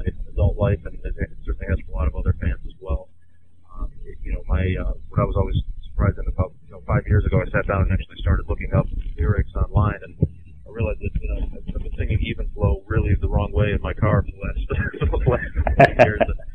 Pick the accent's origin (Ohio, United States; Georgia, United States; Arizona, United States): Ohio, United States; Cleveland; born and raised in Cleveland, and live here with my wife and two kids.